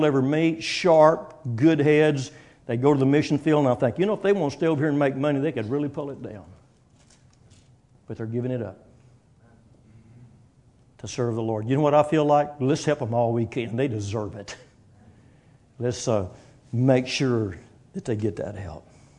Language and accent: English; Arlington, Texas, United States; I said, I'm from Arlington, Texas.